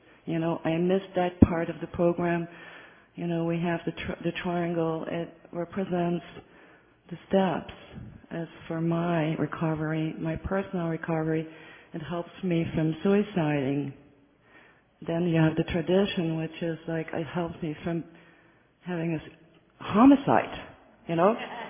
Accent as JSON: {"language": "English", "region": "Brussels", "country": "Belgium", "said": "I'm from Brussels, Belgium."}